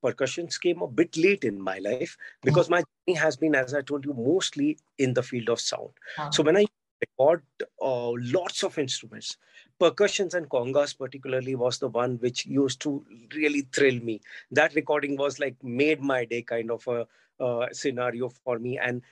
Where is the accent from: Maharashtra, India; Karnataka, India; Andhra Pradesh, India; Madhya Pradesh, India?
Maharashtra, India; Mumbai; As a little boy born and brought up in Mumbai, we had a very, very modest childhood.